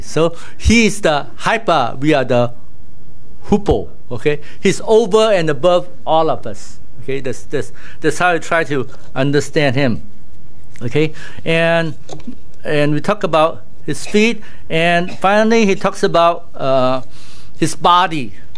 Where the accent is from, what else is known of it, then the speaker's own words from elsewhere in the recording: Malaysia; For Chinese, I don't know about you, when I grew up in Malaysia in the 60s, okay, revealing my age now